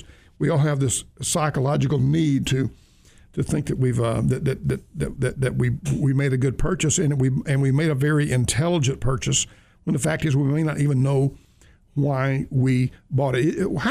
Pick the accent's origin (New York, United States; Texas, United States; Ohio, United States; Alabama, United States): Alabama, United States; And I grew up in Alabama with, you know, Bear Bryant holding up a Coke and Lay's potato chips in the other hand